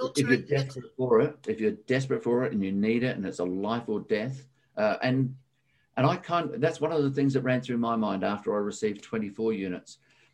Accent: Scotland, United Kingdom; born there; I have an English background. I'm a Scotsman by birth.

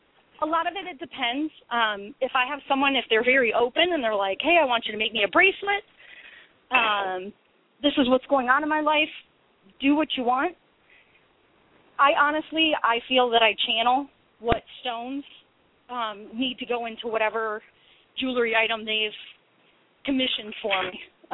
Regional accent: Midwest, United States; to me, growing up in the Midwest, it was all about family, it was all about neighbors.

